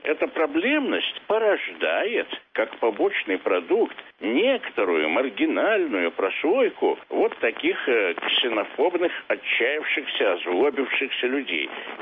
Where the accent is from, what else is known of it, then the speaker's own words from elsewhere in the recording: Tbilisi, Georgia; moved away as an adult; now in Moscow, Russia; Я сам армянин, я приехал в 50-м году из Тбилиси в Москву, поступил в университет по конкурсу.